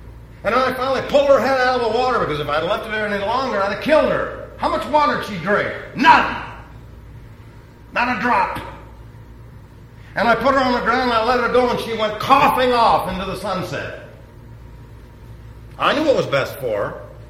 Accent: New York City, New York, United States; I was raised in New York City. What would I know about sheep? There are no sheep in New York City.

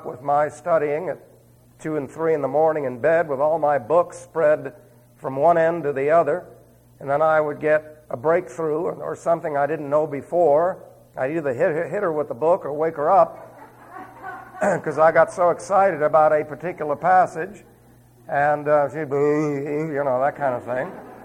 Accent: New York City, New York, United States; accent: Queens; I was from New York City, so I had a horrendous Queen's accent.

